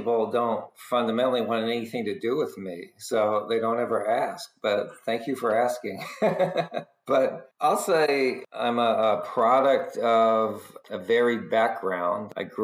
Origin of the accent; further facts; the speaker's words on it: Southeast, United States; So I say I'm from the Southeast just because I ended up graduating from high school there, even though I went to 3 high schools, believe it or not.